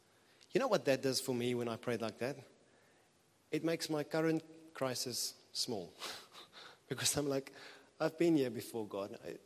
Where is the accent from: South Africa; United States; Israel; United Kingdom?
South Africa; Transvaal; And I come from Transvaal, niemand swam in it.